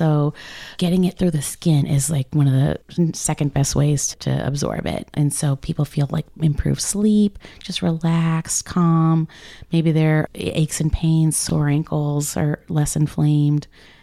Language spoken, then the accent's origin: English; St. Louis, Missouri, United States; I remember growing up in St. Louis, everybody talks about going on a float trip down the Merrimack.